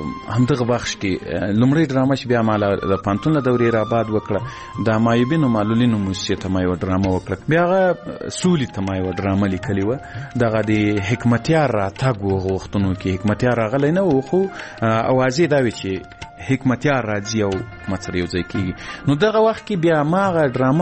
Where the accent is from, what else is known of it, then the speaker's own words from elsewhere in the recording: Ghazni, Afghanistan; ځکه زه له غزني څخه یو دوه درې کسان وو